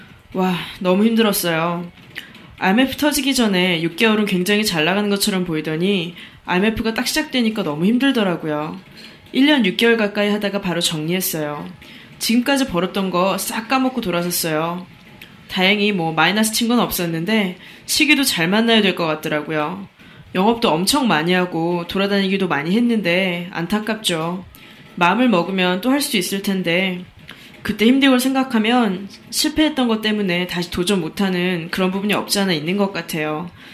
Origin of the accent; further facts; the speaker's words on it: Jindo, South Jeolla, South Korea; now in Seongnam, South Korea; 고향이 성남은 아니고요. 전남 진도예요. 90년도에 여기 부모님이랑 같이 올라왔어요.